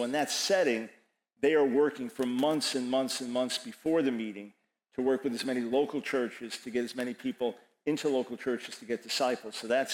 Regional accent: Long Island, New York, United States; I was born in New York City, raised on Long Island

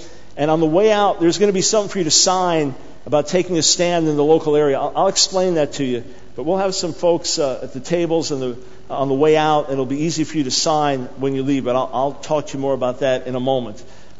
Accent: New York, United States; And, you know, being a New Yorker, sure, my heart beats for New York and the city.

